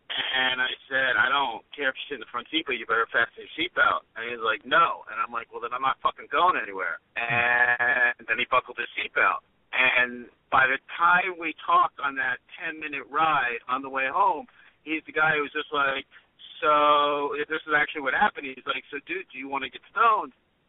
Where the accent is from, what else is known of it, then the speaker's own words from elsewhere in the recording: New Jersey, United States; born there; Well, actually, I mean, I was born in New Jersey, which, you know, may have created